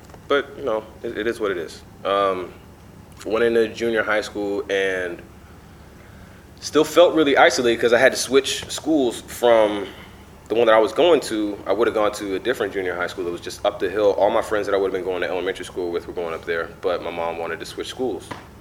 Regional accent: Seattle, Washington, United States; I grew up in Seattle. I was born in Philadelphia originally.

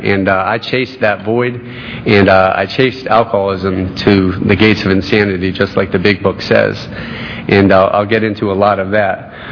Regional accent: Connecticut, United States; I grew up in Connecticut, and I grew up with my mother.

